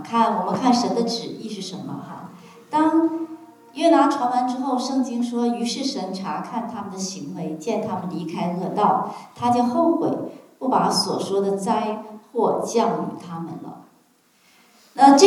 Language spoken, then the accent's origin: Chinese; China; 他也希望尼尼微像我们中国人希望日本一样灭亡呢？